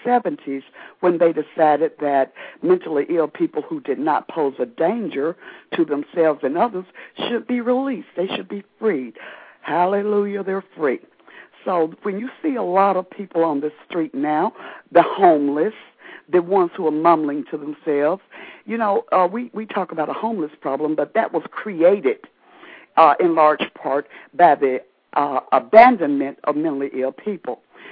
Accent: Somerville, Tennessee, United States; now in Atlanta, United States; I was raised right outside of Memphis in Somerville, Tennessee. Most of my family still resides in Memphis. I have been living in the Atlanta, Georgia area for the last 20 years

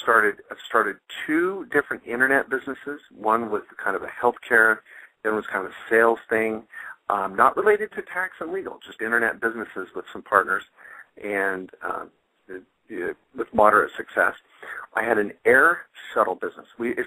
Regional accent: Washington, United States; I grew up in Washington State, in the desert of Washington State. It's known as the High Desert. It's kind of on the east side of Washington.

